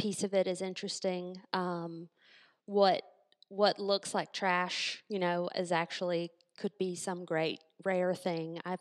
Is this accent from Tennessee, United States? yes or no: yes; Memphis, Tennessee, United States; also born or lived in St. Louis; even though I am from Memphis and I moved away for college and stuck around to do simulation in St. Louis, in 2018, made the decision to move back home